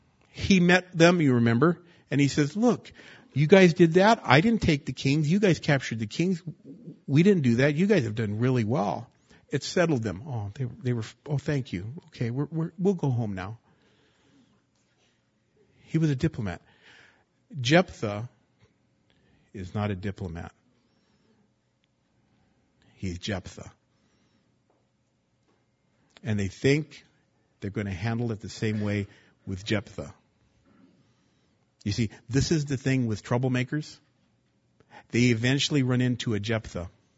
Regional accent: California, United States; now in -; But they can tell that we're from the West Coast when we go back there.

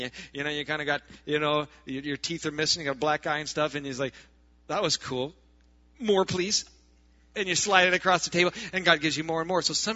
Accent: Iowa, United States; In my mind, I'd never been to Wisconsin. I'm from Iowa. In my mind, Wisconsin was just another Iowa, and I didn't need a second Iowa.

